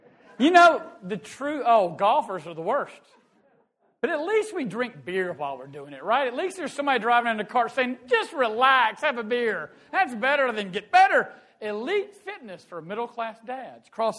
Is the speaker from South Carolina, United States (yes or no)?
yes; Lugoff, South Carolina, United States; I'm from Lugoff. I went to Clemson.